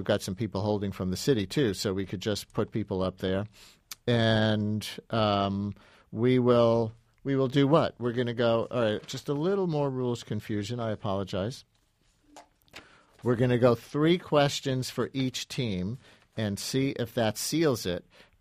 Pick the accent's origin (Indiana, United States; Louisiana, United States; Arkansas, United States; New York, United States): New York, United States; New York City; I grew up in Queens near what was then Shea Stadium.